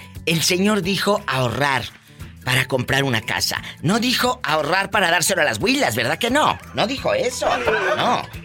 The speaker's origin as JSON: {"language": "Spanish", "region": "Tamaulipas", "country": "Mexico", "said": "Sí, pero yo soy de Tamaulipas, acuérdate."}